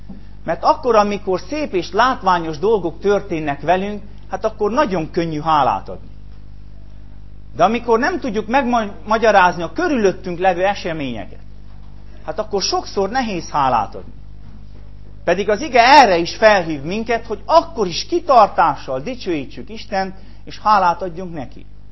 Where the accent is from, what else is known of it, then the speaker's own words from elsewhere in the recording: Barót, Covasna, Romania; az életem első 6 évét itt töltöttem, utána aztán elkerültünk Barótra